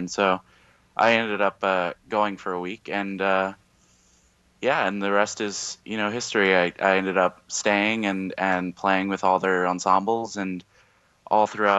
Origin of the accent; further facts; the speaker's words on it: Los Angeles, California, United States; I grew up in Koreatown, which is kind of like right around downtown Los Angeles. It wasn't the best neighborhood, but it wasn't too dangerous either.